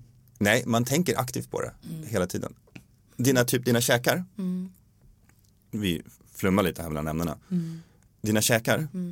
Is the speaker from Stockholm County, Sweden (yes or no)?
yes; Stockholm, Stockholm County, Sweden; born there; En miljö som jag är född